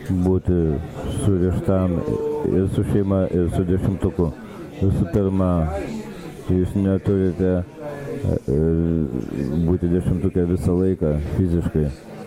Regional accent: Irkutsk, Irkutsk Oblast, Russia; aš esu iš Irkutsko.

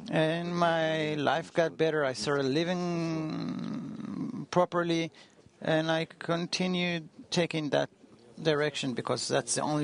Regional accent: Saint Petersburg, Russia; English is a second language; I'm from St. Petersburg. It all started from me being a bad boy

